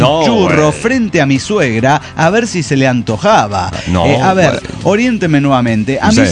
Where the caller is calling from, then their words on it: Santa Fe, Argentina; Soy el arcángel de Santa Fe, Argentina. Argentina, che.